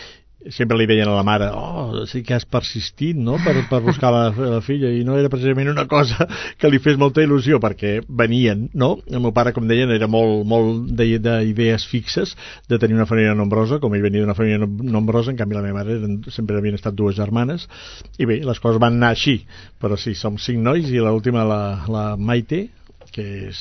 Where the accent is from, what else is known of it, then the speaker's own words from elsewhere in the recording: Camprodon, Catalonia, Spain; also born or lived in Figueres; jo vaig néixer a Figueres, però gairebé d'una forma circumstancial, perquè ja vivíem a Camprodon